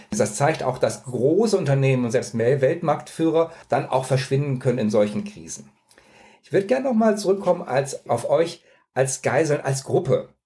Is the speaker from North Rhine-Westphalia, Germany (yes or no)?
yes; North Rhine-Westphalia, Germany; Ich bin in der Nähe von Köln aufgewachsen